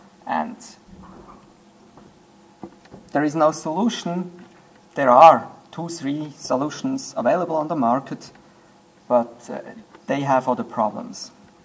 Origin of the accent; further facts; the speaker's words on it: Switzerland; English is a second language; I'm from Switzerland, 33 years old